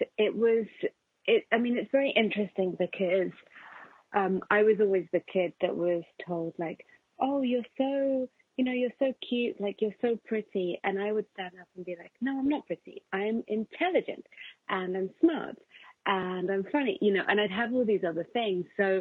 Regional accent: England, United Kingdom; also born or lived in Colombia; I grew up in England, but I was born in Colombia originally

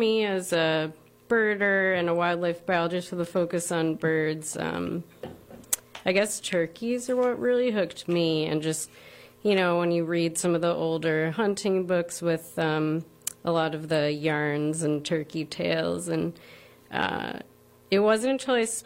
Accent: Voorheesville, New York, United States; I'm from Albany County, Voorheesville.

